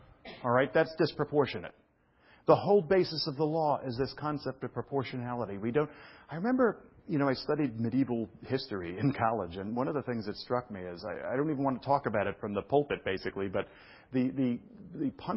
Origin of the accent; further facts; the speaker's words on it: Brooklyn, New York, United States; accent: Brooklyn; It's like, where's my Brooklyn accent? It's only there when I drive. And I think it's true. Some weird … comes out again.